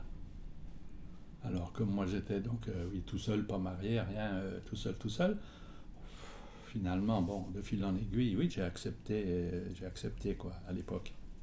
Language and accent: French; Bourgogne-Franche-Comté, France; born there; Je suis né en Côte d'Or en 1936.